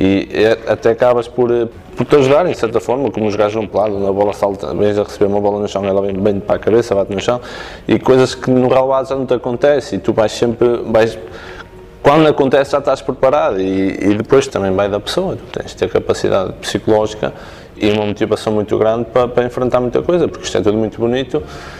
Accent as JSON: {"language": "Portuguese", "town": "Barcelos", "region": "Norte", "country": "Portugal", "said": "sou de Barcelos, que sou uma pessoa de Barcelos e acabo por ter orgulho nisso"}